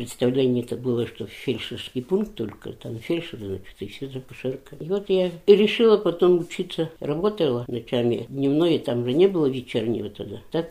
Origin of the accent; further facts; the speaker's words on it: Chernousovka, Omsk Oblast, Russia; Родилась в Саратовской области. В 41-м году выселили нас оттуда, немцев, как говорится, в Омскую область, в Русско-Полянский район, в село Черноусовка попала. 2 года было, враг народа.